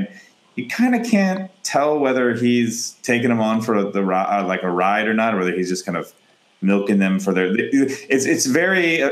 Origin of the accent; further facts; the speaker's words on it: France; I don't know if it was the same, you know, growing up in France, but that movie was on TV all the time when I was a kid.